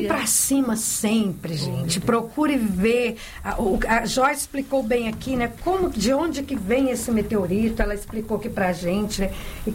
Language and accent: Portuguese; Tiros, Minas Gerais, Brazil; como aconteceu lá na minha cidade, lá perto da minha cidade de Tiros